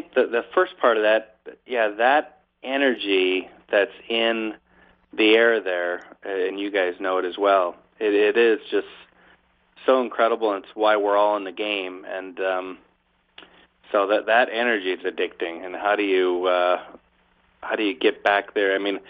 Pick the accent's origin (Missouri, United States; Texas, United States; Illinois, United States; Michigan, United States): Michigan, United States; born there; I was born in Michigan, and back then, Hazel Park and Detroit Racecourse, you had to be 14 to get into the track